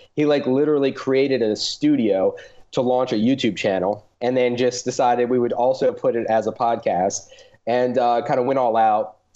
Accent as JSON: {"language": "English", "town": "New Orleans", "region": "Louisiana", "country": "United States", "said": "though we talk a little bit about the Saints every now and then since we're from New Orleans."}